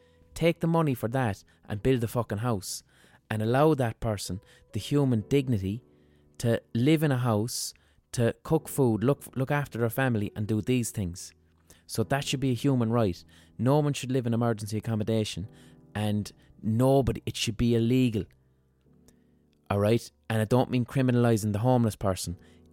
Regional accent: Limerick, Munster, Ireland; So I had the weird situation of growing up in Limerick.

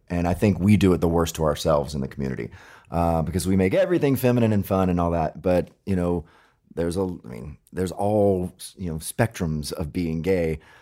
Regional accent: Mississippi, United States; You know, I grew up in Mississippi, so you know, we're all brainwashed into thinking weird things.

